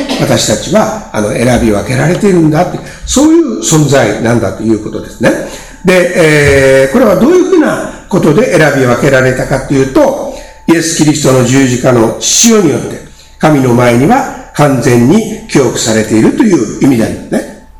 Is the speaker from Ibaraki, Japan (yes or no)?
yes; Ibaraki, Japan; 私のふるさとの茨城県には